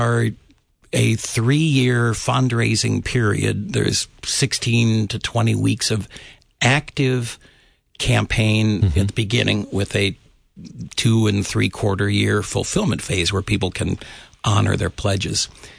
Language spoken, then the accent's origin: English; Michigan, United States; I grew up in Michigan.